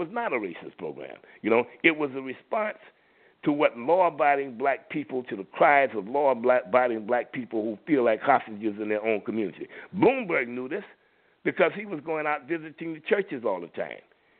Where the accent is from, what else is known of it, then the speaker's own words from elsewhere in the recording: Florida, United States; Where I grew up out in Florida, them crackers wouldn't have spent a dime to stop black people from killing black people.